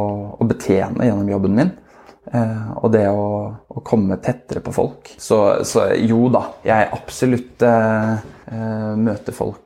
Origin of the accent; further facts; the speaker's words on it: Oslo, Norway; Og vi er fra Oslo begge to, men vi var veldig åpne for å flytte på oss.